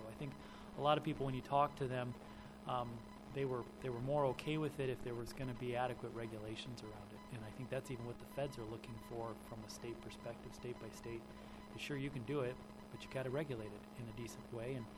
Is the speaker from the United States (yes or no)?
yes; Oregon, United States; I grew up in the Illinois Valley, born and raised out there. My family's been on a piece of property since 58